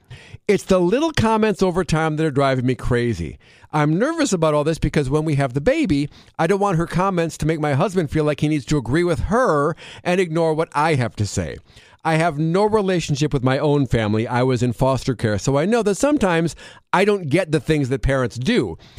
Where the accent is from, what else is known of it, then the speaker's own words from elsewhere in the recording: Wisconsin, United States; Growing up in Wisconsin, we had a lot of bologna.